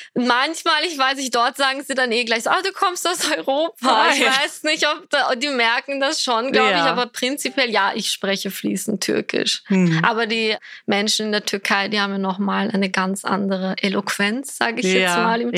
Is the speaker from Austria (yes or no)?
yes; Vienna, Austria; Ich bin in Wien geboren und aufgewachsen, genau. Aber meine Eltern kommen aus Ankara ursprünglich.